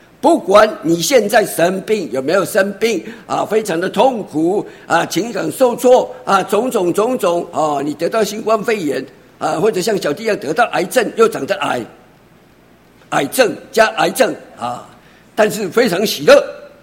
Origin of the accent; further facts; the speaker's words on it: Taiwan; 你现在要问我们台湾人说平安重不重要？